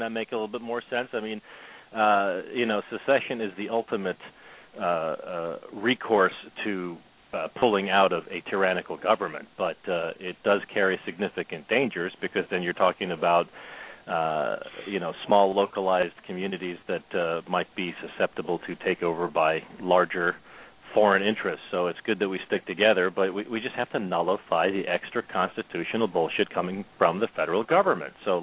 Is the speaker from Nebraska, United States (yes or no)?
no; Virginia, United States; you know, I'm from the Commonwealth of Virginia. We've done it before.